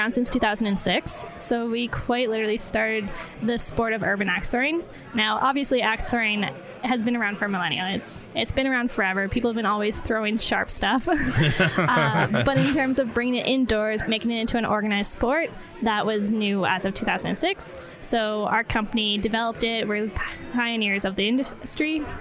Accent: Ontario, Canada; I'm from Ontario, where we've been established.

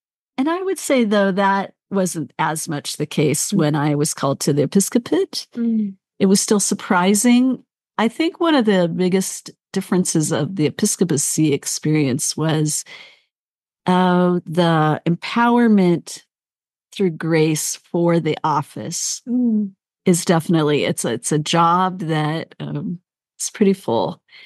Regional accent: Denver, Colorado, United States; I grew up in Denver, Colorado, and my parents were from Kansas

